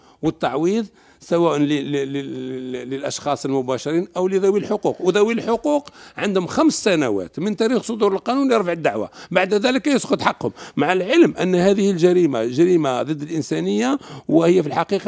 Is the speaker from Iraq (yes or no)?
no; Algeria; احنا حتى احنا كجزائريين كان ما يسمى بالحماية الدبلوماسية والاختصاص الشخصي